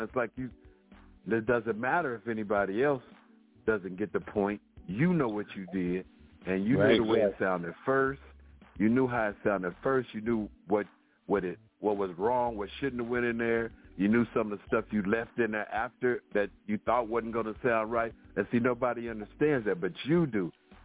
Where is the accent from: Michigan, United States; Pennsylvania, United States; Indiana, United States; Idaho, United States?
Indiana, United States; Indianapolis; now in Jacksonville, United States; I'm from Indianapolis, Indiana. So I know the Montgomery family … you know.